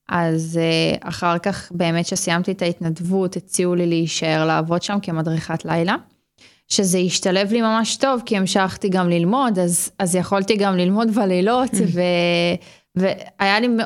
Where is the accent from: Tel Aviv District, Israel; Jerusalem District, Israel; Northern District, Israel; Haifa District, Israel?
Northern District, Israel; Nahariya; אני מנהריה, כמו שאמרתי